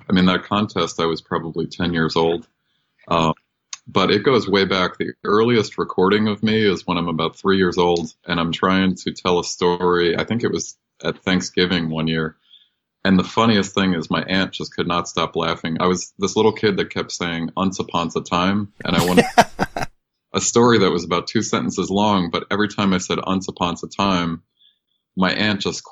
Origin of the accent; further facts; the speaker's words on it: Hampton Bays, New York, United States; also born or lived in Vermont; I grew up in Hampton Bays, which is one town away from Southampton. And when we moved there, I was born in a log cabin in Vermont. And we moved to Eastern Long Island when I was about three.